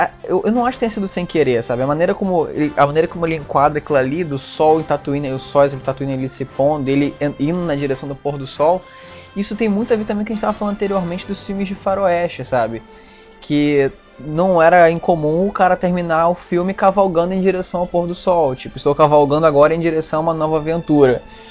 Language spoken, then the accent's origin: Portuguese; Espírito Santo, Brazil; moved away as an adult; Quando eu saí do Espírito Santo, eu me mudei pro Rio pra fazer a faculdade.